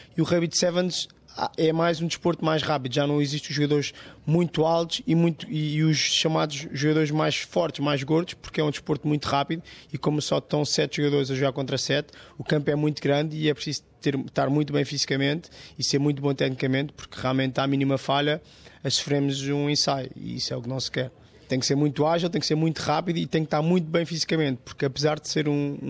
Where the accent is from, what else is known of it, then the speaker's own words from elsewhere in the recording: Lisbon, Portugal; Sou de Lisboa, a maior parte dos jogadores são todos de Lisboa